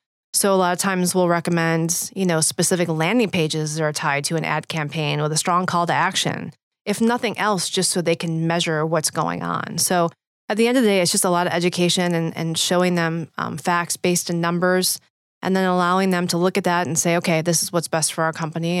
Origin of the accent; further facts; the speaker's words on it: Detroit, Michigan, United States; I'm originally from the Detroit area and had worked in internal communications there.